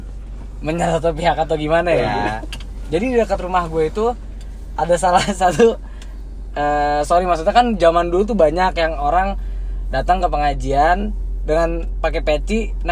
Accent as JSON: {"language": "Indonesian", "region": "Jakarta", "country": "Indonesia", "said": "Mas, gue orang Jakarta"}